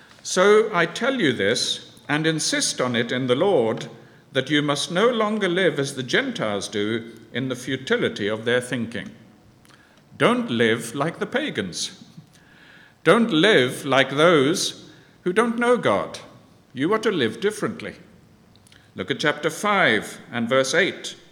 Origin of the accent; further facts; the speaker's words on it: Zambia; now in United Kingdom; I grew up in Zambia, and some of what we have here was a great challenge to the Zambians.